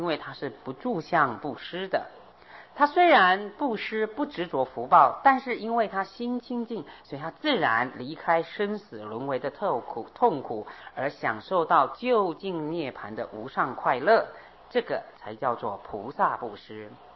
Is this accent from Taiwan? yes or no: yes; Taiwan; 这是大陆人，我们是台湾人